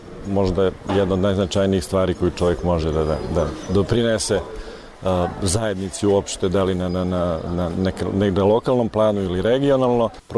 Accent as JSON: {"language": "Serbian", "country": "Serbia", "said": "nas koji dolazimo iz Srbije"}